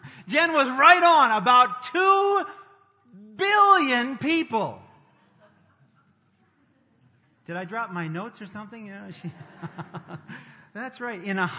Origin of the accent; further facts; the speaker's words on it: Wisconsin, United States; I grew up in Wisconsin, so red maple leaves are something that is always a harbinger of the feast